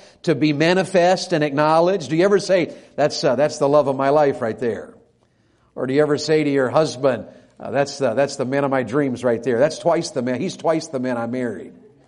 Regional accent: Florida, United States; And I said, well, actually, I'm from Florida, but I'm traveling and preaching. I'm an evangelist.

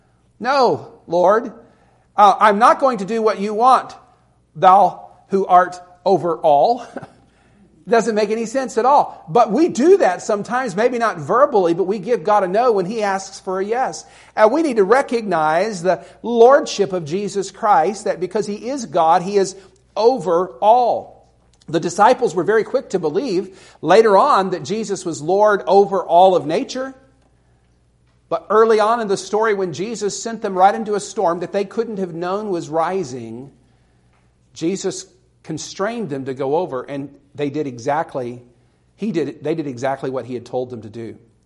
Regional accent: Alabama, United States; about the only theme park with the crazy rides that we had where I grew up in Alabama.

